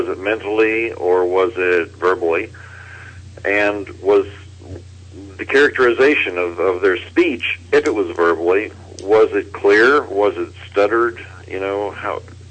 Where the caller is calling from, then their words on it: Phoenix, Arizona, United States; I'm calling from Phoenix.